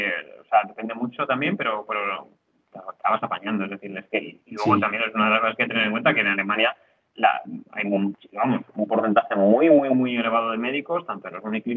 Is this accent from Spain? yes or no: yes; Spain; que como españoles, pues la convalidación de los títulos es directa, sí.